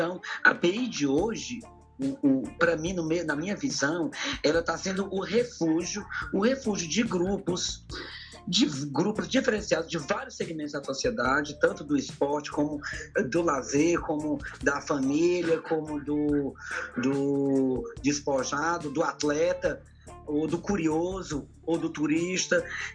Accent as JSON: {"language": "Portuguese", "town": "Fortaleza", "region": "Ceará", "country": "Brazil", "tie": "born or raised there", "said": "Nasci na Praia de Iracema, mais precisamente no Poço da Draga. E moro aqui desde que nasci, 36 anos."}